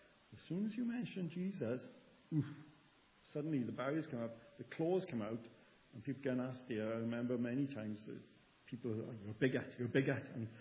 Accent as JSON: {"language": "English", "town": "Penderyn", "region": "Wales", "country": "United Kingdom", "tie": "born or raised there", "said": "Now, I was brought up in Penderyn, countryside, village."}